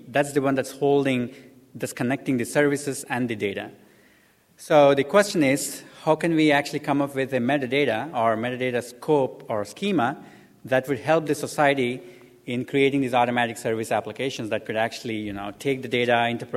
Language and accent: English; India; And I come from India, which means that you have to go down 50 years back from a U.S. standpoint.